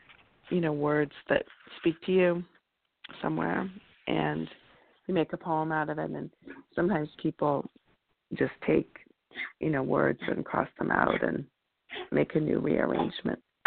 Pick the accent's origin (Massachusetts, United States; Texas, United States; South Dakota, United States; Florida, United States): Massachusetts, United States; Lexington; So I grew up outside Boston in Lexington, where the revolution supposedly began.